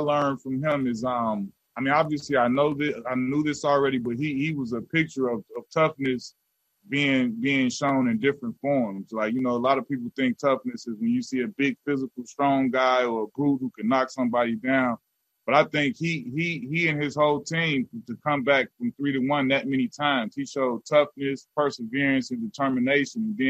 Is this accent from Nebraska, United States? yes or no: no; Chicago, Illinois, United States; Like, I'm from Chicago, big city, and I'm like, this LA, they got a lot of the best basketball players.